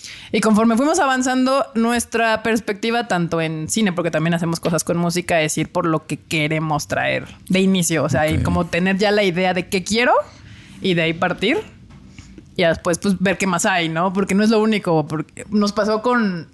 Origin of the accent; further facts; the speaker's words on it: Mexico; Sí choca con la manera en que somos los mexicanos.